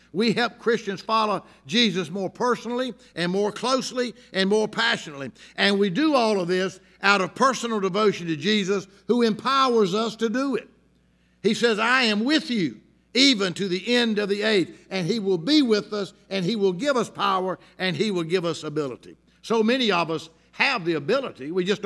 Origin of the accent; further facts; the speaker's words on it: United States; born there; grateful that I was born here in America.